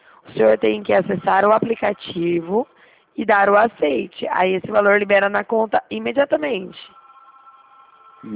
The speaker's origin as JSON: {"language": "Portuguese", "town": "Itanhaém", "region": "São Paulo", "country": "Brazil", "said": "sim, eu sou de Itanhaém."}